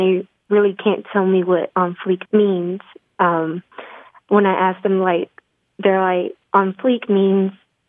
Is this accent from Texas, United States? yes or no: yes; Dallas, Texas, United States; I'm from Dallas, Texas.